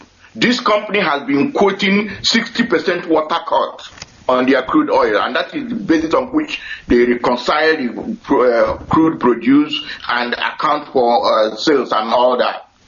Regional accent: Oguta, Imo, Nigeria; now in Houston, United States; I come from Aranjuemo in Oguta in Biafra land.

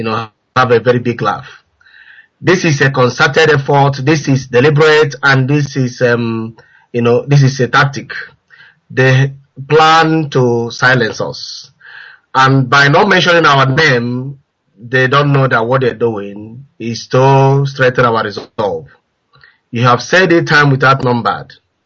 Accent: Idato, Imo, Nigeria; now in London, United Kingdom; I'm calling from London. I'm from Idato in Imo State, Biafra land.

